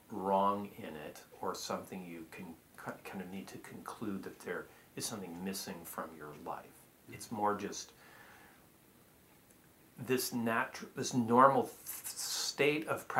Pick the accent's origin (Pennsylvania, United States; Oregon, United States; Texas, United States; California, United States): Oregon, United States; Portland; I lived in Portland for a long time before I became a Buddhist I grew up in Portland and lived here for about 10 years as a lay Buddhist.